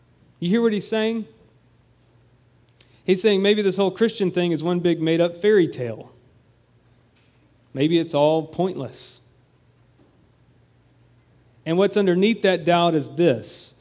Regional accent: Georgia, United States; I grew up deer hunting in Georgia, and I was a horrible shot

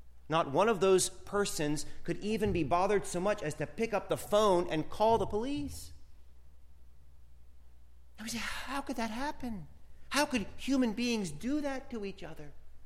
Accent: the South, United States; Now, growing up in the South, I am no stranger to old tobacco barns falling apart on the side of the road

